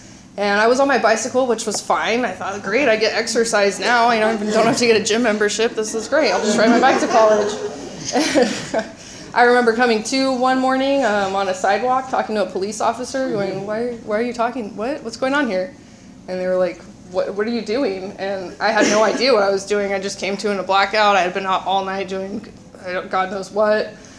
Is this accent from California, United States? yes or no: yes; Ventura, California, United States; I grew up in Ventura with a mother and a father.